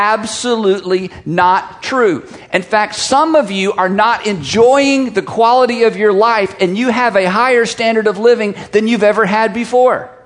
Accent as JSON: {"language": "English", "country": "United States", "said": "But I'm an American. I can't lower my standard of living."}